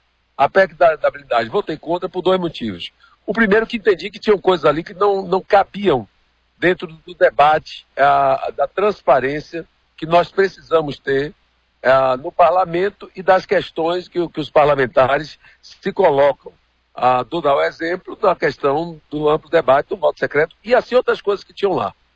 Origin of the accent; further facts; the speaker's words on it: Salvador, Bahia, Brazil; eu sou de Salvador … foi prefeito de Salvador